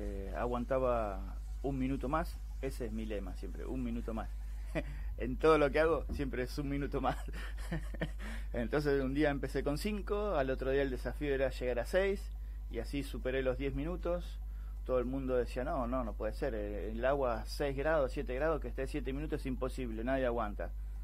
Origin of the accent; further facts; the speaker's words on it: Quilmes, Buenos Aires Province, Argentina; born there; now in Ushuaia, Argentina; Yo nací en Quilmes.